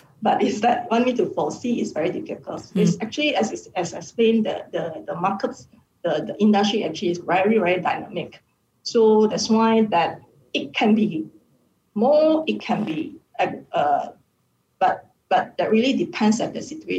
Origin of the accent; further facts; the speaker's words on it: Malaysia; English is a second language; as a Malaysian enter to overseas markets